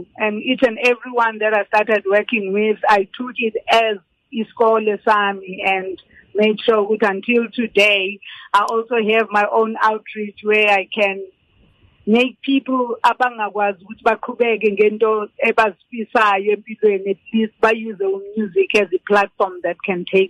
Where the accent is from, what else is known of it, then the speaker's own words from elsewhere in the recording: South Africa; Because as South African children, we were so lucky. When I was growing up, the world was looking at us, you know, going through whatever we were going through because of apartheid